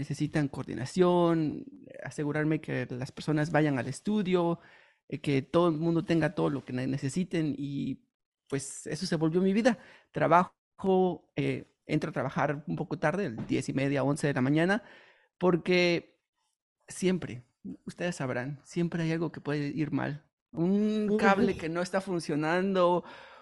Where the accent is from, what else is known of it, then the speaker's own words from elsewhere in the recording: Oaxaca, Mexico; moved away as an adult; now in United States; Soy originario de México, de la ciudad de Oaxaca, México. Tengo solamente 8 años y medio viviendo en los Estados Unidos. Vine aquí por cuestiones de estudiar. Vine a estudiar y me quedé por ya 8 años y medio.